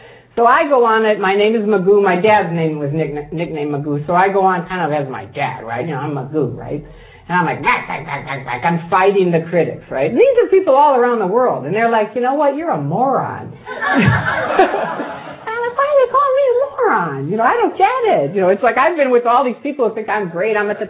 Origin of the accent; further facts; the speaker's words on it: Chicago, Illinois, United States; I grew up in Chicago, and I was around some of the mafia.